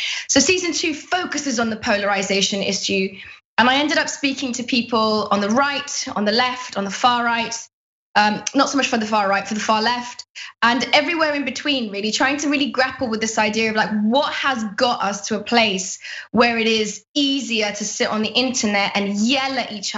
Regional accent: Afghanistan; You know, I'm from Afghanistan. I'm born into a country where dressing a certain way, talking a certain way, being a certain sex or gender can be enough to get you killed.

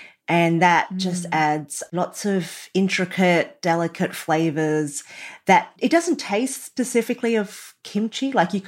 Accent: Australia; born there; I was born in Australia

